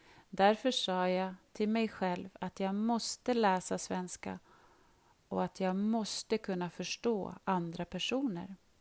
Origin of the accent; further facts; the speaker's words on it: Algeria; Swedish is a second language; now in Sweden; Jag kommer från Algeriet. Jag har bott i Sverige i nästan 3 år.